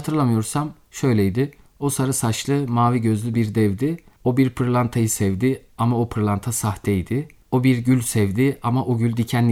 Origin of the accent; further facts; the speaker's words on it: Bolvadin, Afyonkarahisar, Turkey; Afyonkarahisar'ın Bolvadin ilçesinde okudum, büyüdüm. Oralıyım.